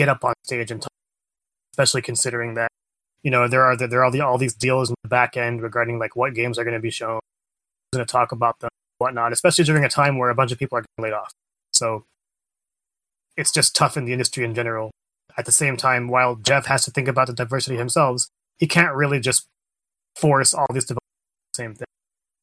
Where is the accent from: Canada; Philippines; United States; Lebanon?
Philippines; obviously I'm a man, but you know, I'm Filipino. I'm a minority myself.